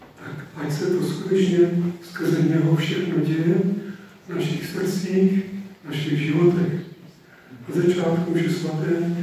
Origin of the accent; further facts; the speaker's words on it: Moravia, Czechia; Asi to bylo vás překvapení, já jsem z Moravy.